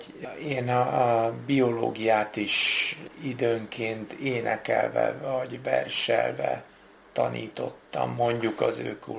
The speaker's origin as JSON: {"language": "Hungarian", "region": "Northern Hungary", "country": "Hungary", "said": "És mire kiderült, hogy én valójában palóc vagyok, addigra már késő volt."}